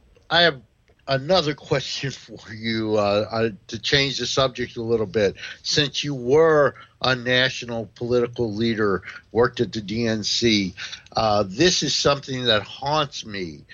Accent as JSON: {"language": "English", "town": "Newark", "region": "New Jersey", "country": "United States", "tie": "born or raised there", "said": "I'm a little biased for Cory Booker because I grew up in Newark, New Jersey"}